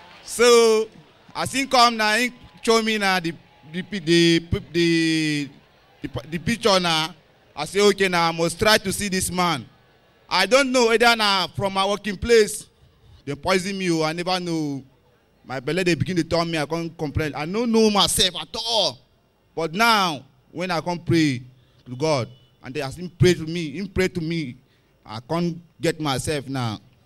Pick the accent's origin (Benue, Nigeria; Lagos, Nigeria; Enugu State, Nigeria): Benue, Nigeria; I'm from Benue State.